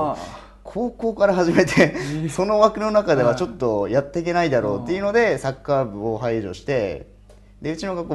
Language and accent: Japanese; Yurihonjo, Akita, Japan; 僕は秋田県の由利本荘市出身で